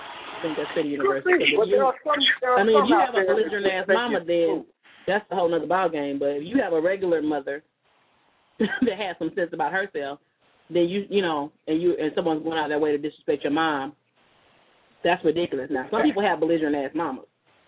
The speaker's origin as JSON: {"language": "English", "town": "Dallas", "region": "Texas", "country": "United States", "tie": "born or raised there", "said": "born and raised in Dallas."}